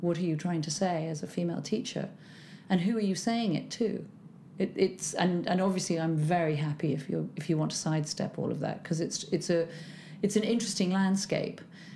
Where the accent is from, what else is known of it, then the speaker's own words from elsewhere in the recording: Chelsea, London, United Kingdom; I was born in Chelsea, actually. So every time I walk from Victoria to try yoga, it's a journey through my childhood.